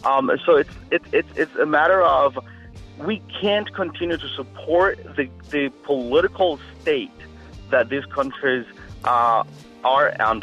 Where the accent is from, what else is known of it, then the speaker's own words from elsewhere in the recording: El Salvador; moved away; I'm from El Salvador. I've been here in the country for a little over 17 years. I grew up in El Salvador in one of the roughest parts there.